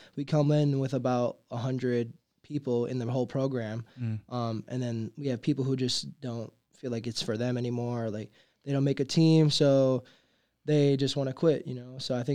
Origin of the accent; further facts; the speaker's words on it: Milwaukee, Wisconsin, United States; Milwaukee, Wisconsin.